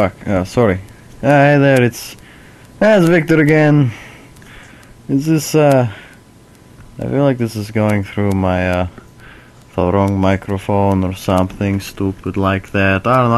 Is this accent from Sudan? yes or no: no; Russia; accent: Russian; English is a second language; now in Australia; because I live in Australia. I'm Russian. I sound Russian. I come to you today speaking with Russian accent, but I live in Australia, and I have for many years